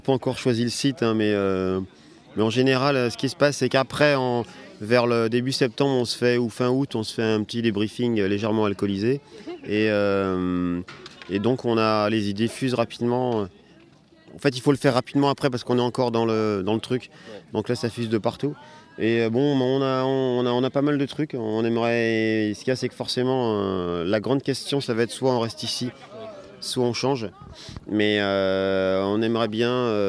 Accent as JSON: {"language": "French", "country": "Spain", "said": "Je suis latin, je suis espagnol."}